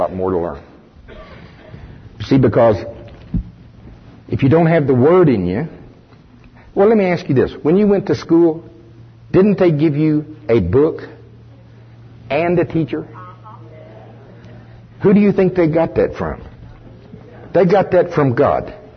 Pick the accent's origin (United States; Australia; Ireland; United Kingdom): United States; Oklahoma; Now, I'm from Pottawatomie County, Oklahoma. We talk real plain down there.